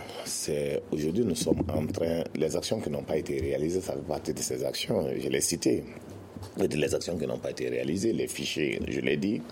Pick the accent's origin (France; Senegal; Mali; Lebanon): Mali; Parce que pour nous aujourd'hui, ensemble en tant que Maliens